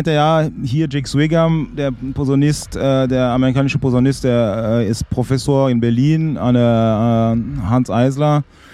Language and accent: German; Romandy, Switzerland; Ich komme aus der Schweiz, aus der Westschweiz, und dann Flötenunterricht und dann im Dorf in der Blaskapelle eingestiegen.